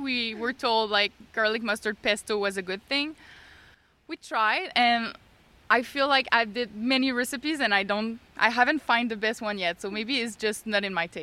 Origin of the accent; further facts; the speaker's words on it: Montreal, Quebec, Canada; I'm from Montreal, born and raised.